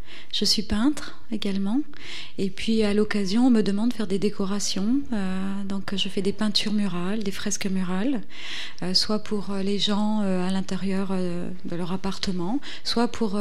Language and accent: French; Réunion; la France n'est pas une île, même si on est français à La Réunion.